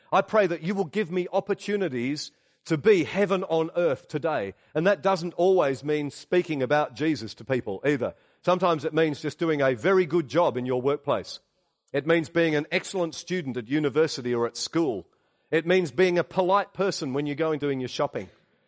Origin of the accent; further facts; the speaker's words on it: Australia; You know, we're from Australia, but more importantly, we're from heaven.